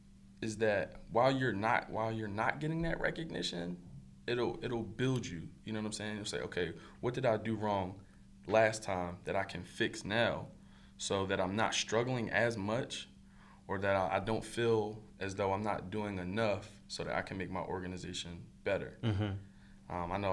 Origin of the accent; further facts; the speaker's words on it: Philadelphia, Pennsylvania, United States; I'm from Philly, and when I went back to Philly, I saw all my boys doing the same exact stuff.